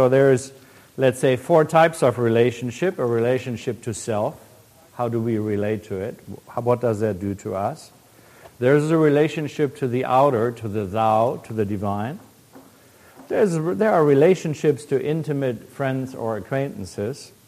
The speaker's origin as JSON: {"language": "English", "country": "Germany", "tie": "born or raised there", "said": "as a young boy, I was born in Germany. I sat in a German town and had to run to the air raid shelter for 2 years in a row."}